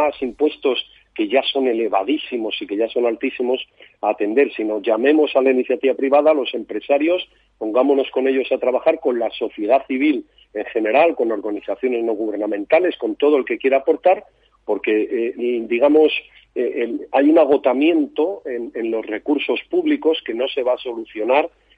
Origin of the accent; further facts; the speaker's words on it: Madrid, Community of Madrid, Spain; Yo soy madrileño de estos que dicen de muchas generaciones, ¿no?